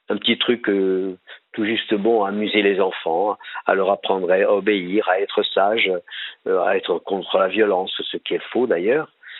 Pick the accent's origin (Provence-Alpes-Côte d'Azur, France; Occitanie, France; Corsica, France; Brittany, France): Corsica, France; Je viens de Corse, déjà.